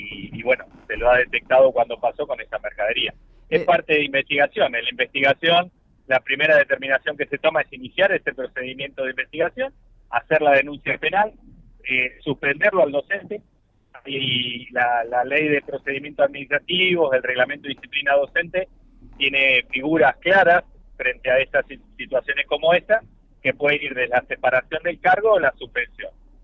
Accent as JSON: {"language": "Spanish", "region": "Río Negro", "country": "Argentina", "said": "Para los que somos del Alto Valle, para los que conocen el Alto Valle"}